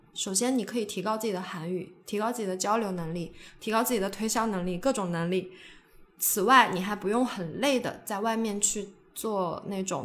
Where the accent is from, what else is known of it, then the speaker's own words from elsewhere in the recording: China; 我是几几几几年级几几班哪个系的外国留学生，我说我是中国人啊